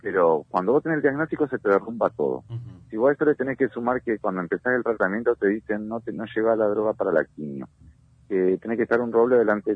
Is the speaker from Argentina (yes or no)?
yes; Gualeguaychú, Entre Ríos, Argentina; Nosotros nos fuimos los 3 de Gualeguaychú y volvimos los 3, no como queríamos, pero volvimos los 3.